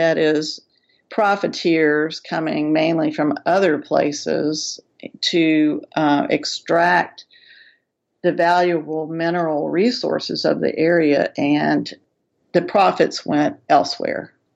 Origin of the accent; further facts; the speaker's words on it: Richlands, Virginia, United States; I grew up in Richlands near Raven and Red Ash, not that far from Dante, pronounced Dant, Cedar Bluff and Jewel Ridge, among the Appalachian Mountains and along the Clinch River.